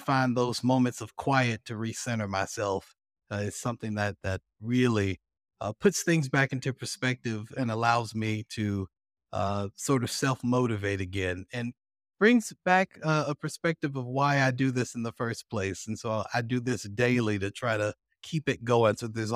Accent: Birmingham, Alabama, United States; I grew up in Alabama, Birmingham specifically, like I mentioned before. It's an interesting place where I grew up. I grew up on the edge of a city limit

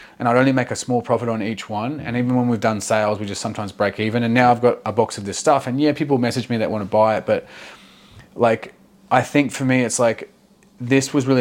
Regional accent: Australia; Like we're Aussie, you know, it's pretty open.

